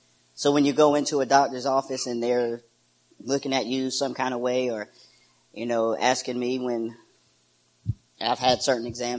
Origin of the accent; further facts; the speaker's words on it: South Carolina, United States; So I decided to stay home here, South Carolina. I transitioned here. I'm born and raised in South Carolina.